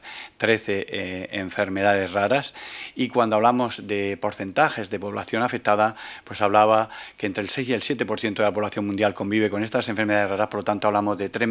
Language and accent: Spanish; Spain; porque somos ciudadanos españoles, somos ciudadanos europeos